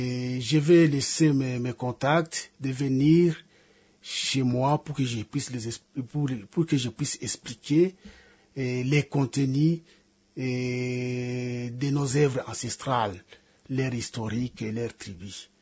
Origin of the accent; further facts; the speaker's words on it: DR Congo; je suis Congolais, je suis dans mon pays